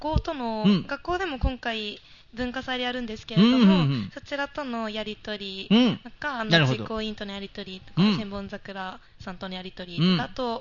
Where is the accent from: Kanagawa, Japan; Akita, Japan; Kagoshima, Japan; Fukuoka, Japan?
Fukuoka, Japan; 私福岡県出身でして。